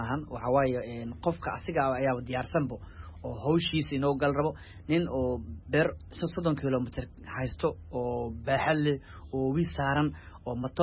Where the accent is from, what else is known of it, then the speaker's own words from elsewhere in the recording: Hiran, Somalia; ani waxaan ka imaaday dhulka beeraleyda ah oo inta badan dalagga oo ka imaado oo hiiraan.